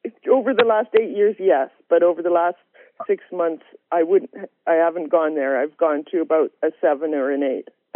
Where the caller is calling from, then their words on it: Alberta, Canada; I'm calling from Central Alberta.